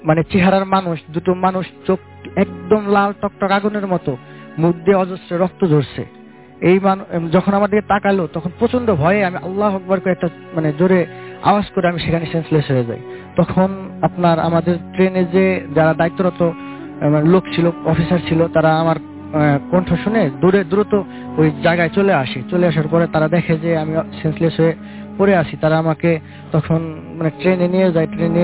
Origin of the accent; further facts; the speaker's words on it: Manikganj, Dhaka Division, Bangladesh; now in Uttara, Bangladesh; আমি এসেছি উত্তরা, উত্তরা থেকে আমার হোম ডিস্ট্রিক্ট মানিকগঞ্জ।